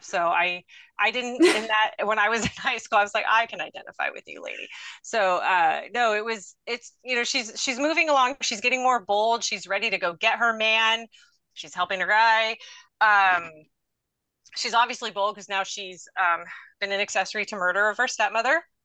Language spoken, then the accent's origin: English; San Bernardino, California, United States; Maybe it's because I grew up in San Bernardino, but we did lock our houses.